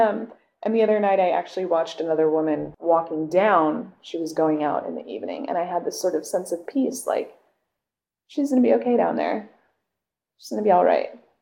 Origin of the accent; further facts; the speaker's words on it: California, United States; so I grew up surfing in North County, and it's a male-dominated sport.